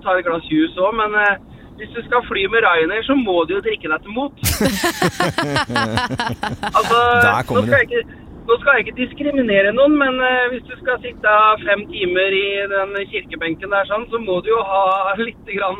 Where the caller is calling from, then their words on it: Østfold, Norway; Nei, jeg bor i Drammen.